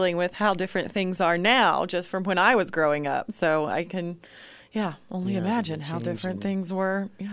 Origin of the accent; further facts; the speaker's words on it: Fayetteville, United States; Well, I grew up in Fayetteville and have been to the park. We took field trips.